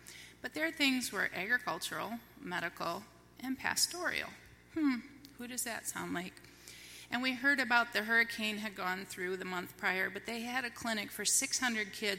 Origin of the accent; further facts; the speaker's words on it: Allegan, Michigan, United States; And I grew up in Allegan. I'm Dutch by heritage.